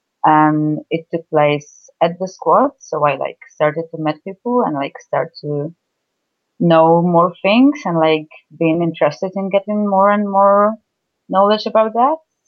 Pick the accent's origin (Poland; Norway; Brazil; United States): Poland; English is a second language; and I come from Poland. I was born there some time ago, and I used to live in one of the biggest Polish cities in Western Poland